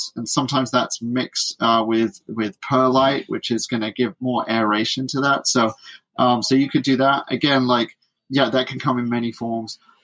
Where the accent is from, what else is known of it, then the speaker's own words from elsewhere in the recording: United Kingdom; accent: British; Yeah, my British accent maybe makes it a little bit hard to...